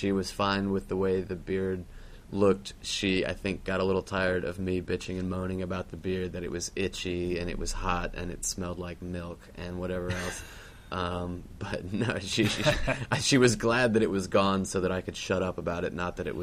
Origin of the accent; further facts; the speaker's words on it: Virginia, United States; Sandy Barnett, who was one of those guys that we grew up with in Virginia making movies together